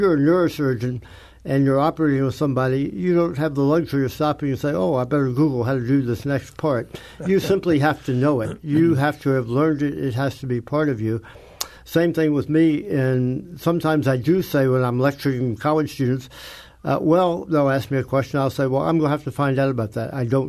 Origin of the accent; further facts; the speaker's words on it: the South, United States; I grew up in the South in the 1950s and early 60s, and history books there didn't talk much about slavery.